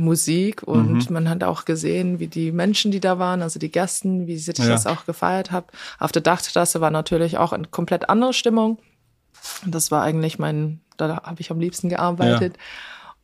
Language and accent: German; Basel, Basel-Stadt, Switzerland; und dann bin ich wieder zurück in meine Heimatstadt, also Basel